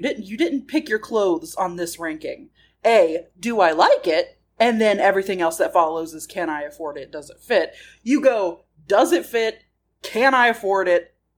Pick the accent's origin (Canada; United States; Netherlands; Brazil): United States; I'm an American.